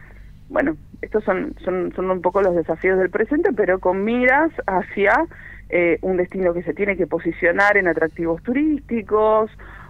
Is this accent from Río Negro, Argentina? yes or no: yes; El Bolsón, Río Negro, Argentina; nosotros somos argentinos en el Bolsón